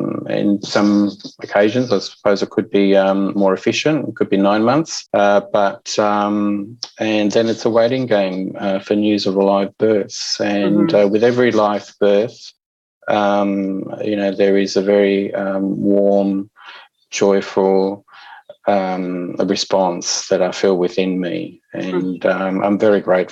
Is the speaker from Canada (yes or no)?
no; Australia; born there; Even though I was born in Australia, I get asked the question, where are you from? And I make reference to the name of the hospital that I was born